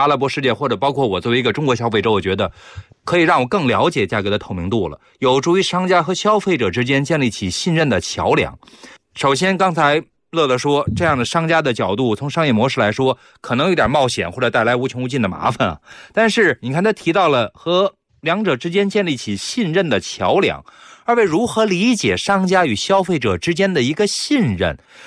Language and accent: Chinese; France; Chinese is a second language; 纯血的我们法国人认可的奶牛